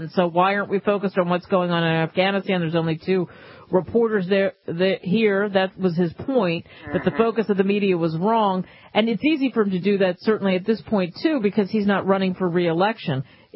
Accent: Cherry Hill, New Jersey, United States; because I grew up in Cherry Hill

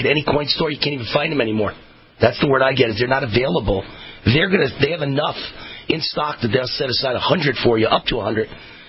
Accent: United States; I'm an American.

